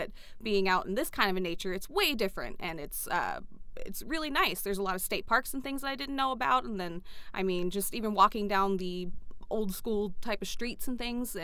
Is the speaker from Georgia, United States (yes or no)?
yes; Atlanta, Georgia, United States; I'm actually from Atlanta originally. So